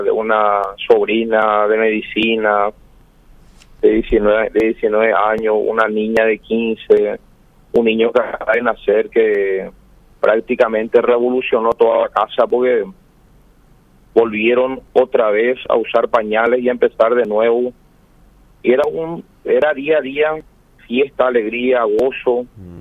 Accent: Paraguay; como todo paraguayo

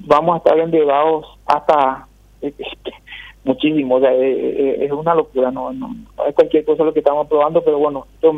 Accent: Paraguay; porque al final todos somos paraguayos y nos conviene que a todos le vaya bien.

